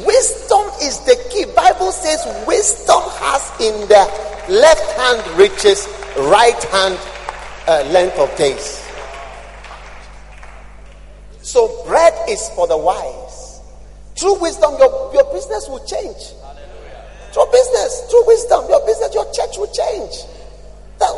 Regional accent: Ghana; Even though I'm a Ghanaian, I don't accept that culture.

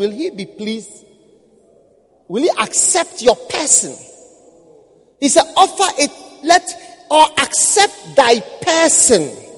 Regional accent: Ghana; Even though I was from Ghana, my person was being accepted.

